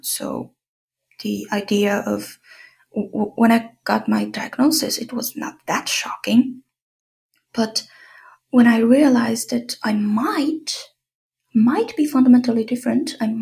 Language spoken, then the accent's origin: English; China; I grew up in China as a non-Han person, so from a ethnic group that is not the mainstream